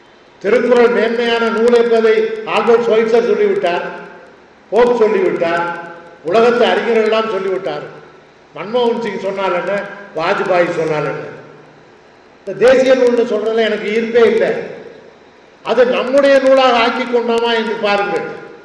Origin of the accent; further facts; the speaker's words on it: Pallam, Tamil Nadu, India; நான் என்னுடைய சொந்த ஊரான பள்ளத்தில் பல ஆண்டுகளுக்கு முன்னால் திருக்குறள் கழகம் என்று ஒரு அமைப்பை நிறுவினேன்.